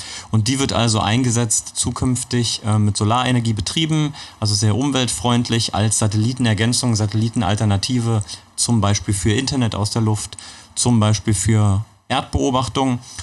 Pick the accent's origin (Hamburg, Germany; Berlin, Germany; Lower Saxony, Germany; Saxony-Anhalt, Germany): Saxony-Anhalt, Germany; Magdeburg; born there; Ja, also ich bin in Magdeburg geboren.